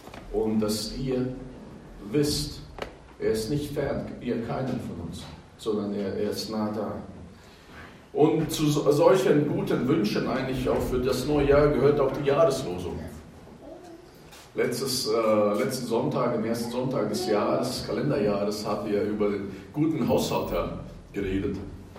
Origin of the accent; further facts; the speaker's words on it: West Germany, Germany; als Kind in Westdeutschland aufgewachsen zu sein